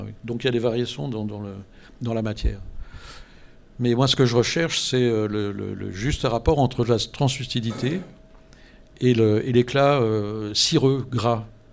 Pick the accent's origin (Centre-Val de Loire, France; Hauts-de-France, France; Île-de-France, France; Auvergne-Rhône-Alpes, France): Île-de-France, France; Corbeil-Essonnes; born there; Mais historiquement, moi, je suis né à Corbeil-Essonnes.